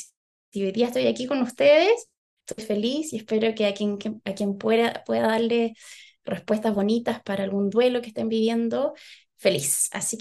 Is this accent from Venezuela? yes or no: no; Chile; also born or lived in Peru; yo soy chilena, viví 11 años en Perú, me encanta Perú, amo Perú.